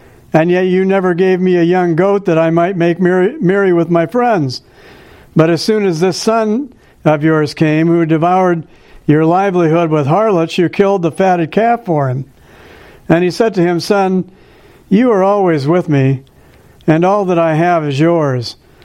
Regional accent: Davenport, Iowa, United States; Well, at any rate, we grew up there. I grew up there in Davenport. My two sisters, younger than me, Beth and Ann. And we went to First Presbyterian Church in Davenport, Iowa.

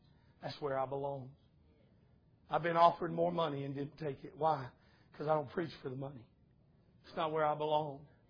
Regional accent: West Fork, Arkansas, United States; And I'm sitting here from West Fork, Arkansas, as Clark likes to call it, Rooster Pooed, Arkansas.

